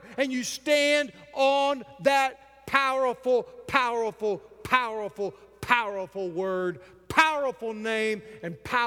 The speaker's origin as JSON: {"language": "English", "region": "Texas", "country": "United States", "tie": "born or raised there", "said": "You know, I think back about that little small church I was raised at in Texas."}